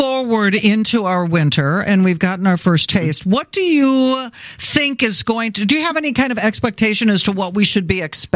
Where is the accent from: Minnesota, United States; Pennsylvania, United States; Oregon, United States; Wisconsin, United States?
Wisconsin, United States; Beloit; I mean, we grew up in the same town. We're from Beloit, Wisconsin, and I knew her family very, very well.